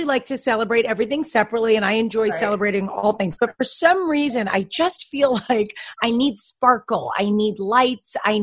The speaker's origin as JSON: {"language": "English", "region": "East Coast", "country": "United States", "said": "It's so true. I'm from the East Coast and I miss the seasons terribly."}